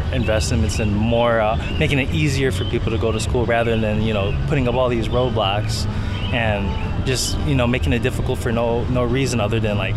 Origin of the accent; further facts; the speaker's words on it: Chicago, Illinois, United States; I'm from Chicago, born and raised